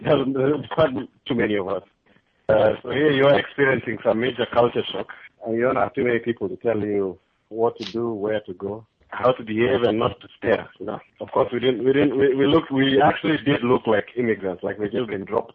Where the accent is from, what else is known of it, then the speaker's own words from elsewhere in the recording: Kenya; moved away as an adult; now in United States; Okay, I mean, of course, you know, I'm a Kenyan. I started out at University of Nairobi, and before I came to the U.S., I was actually taking mechanical engineering.